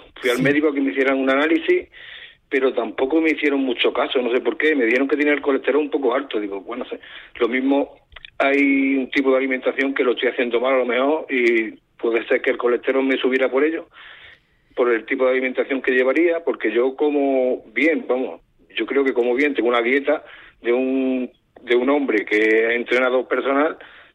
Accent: Andalusia, Spain; now in Sant Boi de Llobregat, Spain; Pues llamo desde Cataluña, pero soy andaluz.

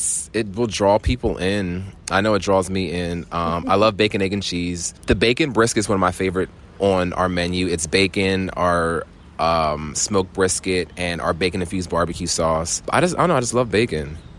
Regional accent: Cape May, New Jersey, United States

